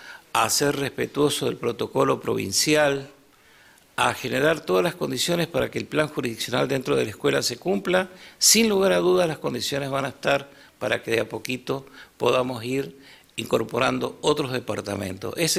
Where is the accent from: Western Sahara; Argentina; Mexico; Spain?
Argentina; como ciudadano argentino y funcionario nacional